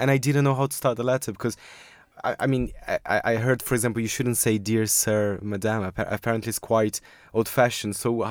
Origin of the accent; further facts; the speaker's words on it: Brazil; English is a second language; moved away; I come from Brazil where actually I think language is extremely formal.